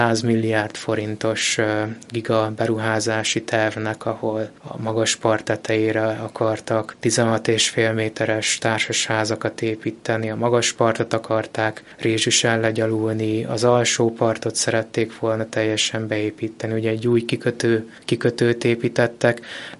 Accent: Székesfehérvár, Fejér, Hungary; Én ugye székesfehérvári vagyok, ez a szülővárosom, ez az elsődleges otthonom, de a családomnak az 50-es évek végétől van ingatlan a Balatonvilágoson

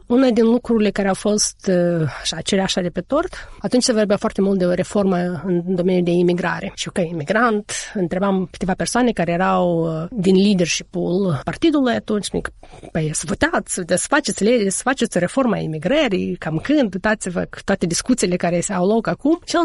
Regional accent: Moldova; now in Kansas, United States; am venit din Moldova jumătate de ani în urmă, ce vrei de la mine?

